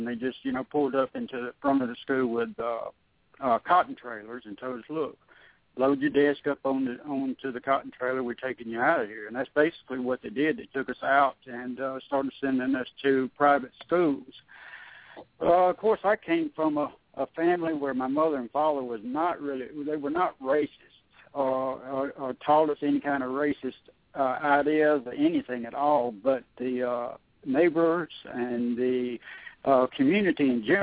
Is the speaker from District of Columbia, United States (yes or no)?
no; Indianola, Mississippi, United States; growing up in the days of integration in the public schools in the state of Mississippi. My hometown of Indianola, Mississippi, was being integrated.